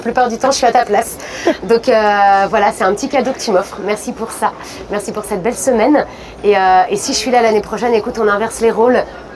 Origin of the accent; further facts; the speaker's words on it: Nantes, Pays de la Loire, France; vu que je viens de Nantes